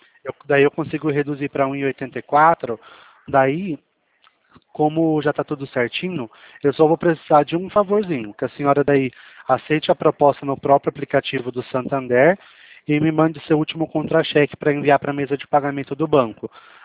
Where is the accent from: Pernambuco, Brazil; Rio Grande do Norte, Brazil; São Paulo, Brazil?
São Paulo, Brazil; o meu DDD é 19, que eu sou aqui de São Paulo.